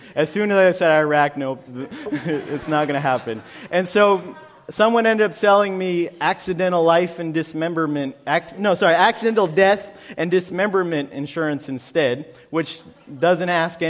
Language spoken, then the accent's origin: English; United States; And as a Christian and as American in this place, I figured I'd be on the top of the list for people that are hated and persecuted.